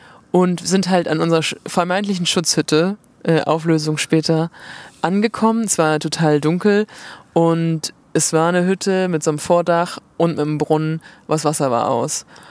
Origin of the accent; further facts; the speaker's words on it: Rostock, Mecklenburg-Vorpommern, Germany; also ich komme ja aus Rostock, da ist immer ein bisschen Wind.